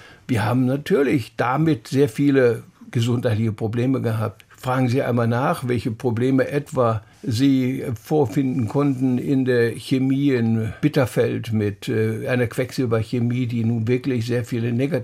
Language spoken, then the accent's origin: German; Silesian Voivodeship, Poland; now in Germany; ich bin Schlesier, bin als Flüchtling hierher gekommen